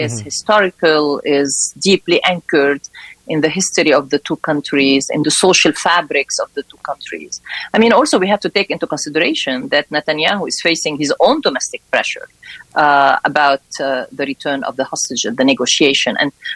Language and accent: English; United States; to be very honest, as an American